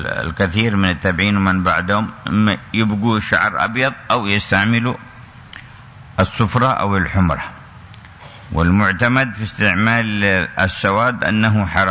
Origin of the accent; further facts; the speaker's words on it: Mecca, Makkah Province, Saudi Arabia; وأعمال الحج هنا ما تبدأ عندنا في مكة إلا من اليوم الثامن